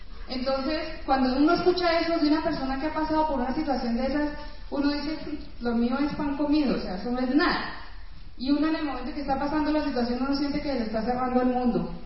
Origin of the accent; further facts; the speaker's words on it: Cali, Valle del Cauca, Colombia; now in Bogotá, Colombia; Yo hace muchos años que me fui de Cali